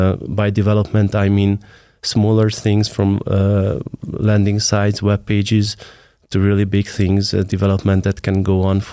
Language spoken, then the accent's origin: English; Hungary; from Hungary.